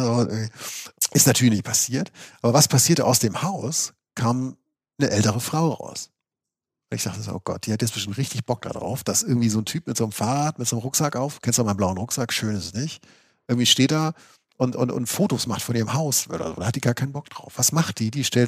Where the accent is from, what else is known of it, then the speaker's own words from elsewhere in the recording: Germany; bin hier, komm aus Deutschland, guck mir so ein bisschen den Stadtteil an.